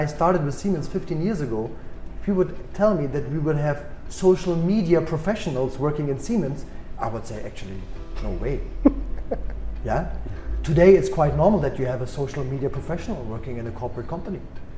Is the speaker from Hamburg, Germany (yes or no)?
no; Berlin, Germany; moved away as an adult; now in South Africa; If you ask me more, what is my hometown? It's Berlin. I grew up or spent most of my youth in Berlin. That's my hometown.